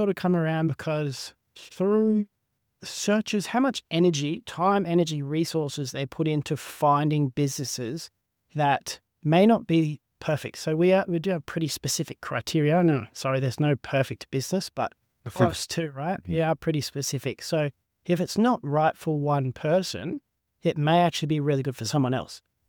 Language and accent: English; Sunshine Coast, Queensland, Australia; now in Brisbane, Australia; Also, this is growing up on the Sunshine Coast, so it's there really wasn't a lot of commercial accounting roles there. So I was moved to Brisbane 2014